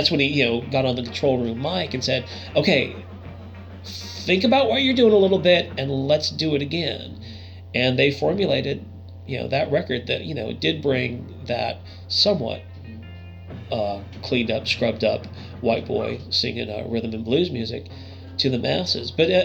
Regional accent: Billings, Montana, United States; I heard it was in Butte, but I've also heard it was in Billings, which is my hometown.

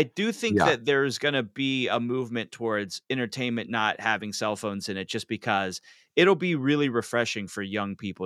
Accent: Pittsburgh, Pennsylvania, United States; accent: Yinzer; with a roaring crowd, you know, cheering for me in that cartoonish accent, which if we do the show, I will go full Yinzer.

